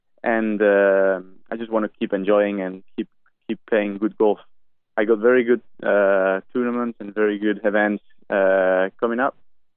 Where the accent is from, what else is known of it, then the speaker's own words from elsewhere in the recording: San Sebastian, Basque Country, Spain; He's from San Sebastian as well, from my hometown.